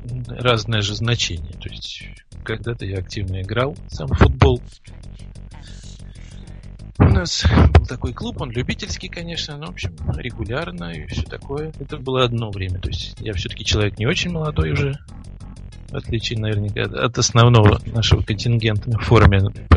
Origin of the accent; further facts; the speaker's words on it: Saint Petersburg, Russia; Ну, я из России, поэтому все российские команды это мои. И я из Санкт-Петербурга